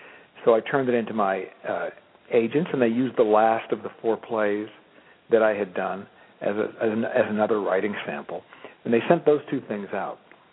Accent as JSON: {"language": "English", "region": "Massachusetts", "country": "United States", "said": "I'm from Massachusetts. I'm very East Coast. So it was like I had no desire to move to California."}